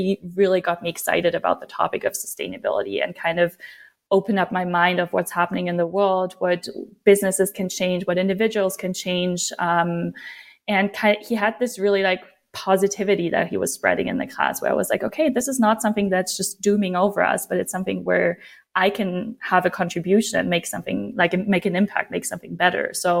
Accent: Aachen, North Rhine-Westphalia, Germany; it's just like half an hour from where I grew up in Aachen, Germany.

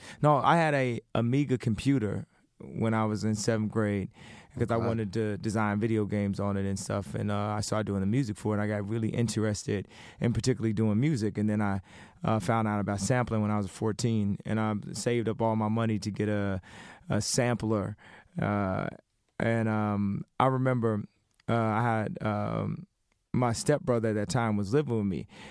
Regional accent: Chicago, Illinois, United States; Yeah, I already loved that style of music, and I think it related more to me because I was from Chicago.

